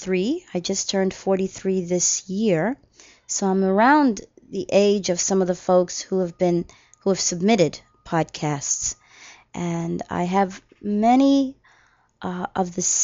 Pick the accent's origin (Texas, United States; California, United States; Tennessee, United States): Texas, United States; now in New York City, United States; I am from Texas originally, but have lived in New York City for now 40 years, which makes me a New Yorker, I believe.